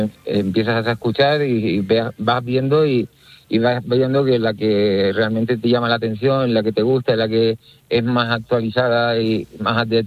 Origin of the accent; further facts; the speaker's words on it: Canary Islands, Spain; now in Burgos, Spain; yo soy canario, vivo en Burgos porque me secuestró mi mujer. Mi mujer burgalesa y me tiene ahí secuestrado en Burgos. Y la verdad que el cambio fue muy radical de venir de Canarias aquí